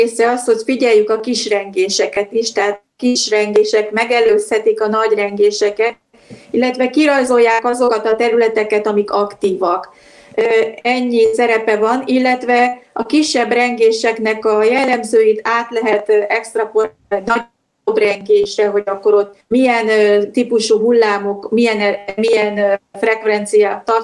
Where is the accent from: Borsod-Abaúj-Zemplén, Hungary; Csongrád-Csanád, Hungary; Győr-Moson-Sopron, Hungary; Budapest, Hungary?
Budapest, Hungary; de budapesti vagyok